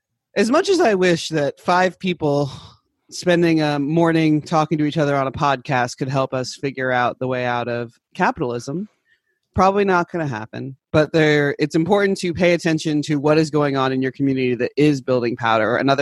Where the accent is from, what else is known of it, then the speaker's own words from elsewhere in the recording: Kansas City, Missouri, United States; now in New Orleans, United States; My hometown, Kansas City, and where I live now, New Orleans, both shut down eviction court this week.